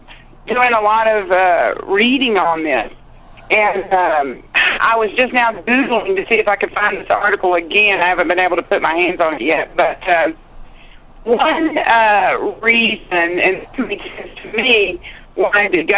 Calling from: Stephenville, Texas, United States; I'm calling from Stephenville, Texas.

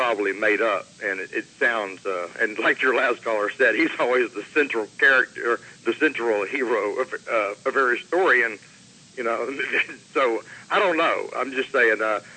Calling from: Atlanta, Georgia, United States; from Atlanta.

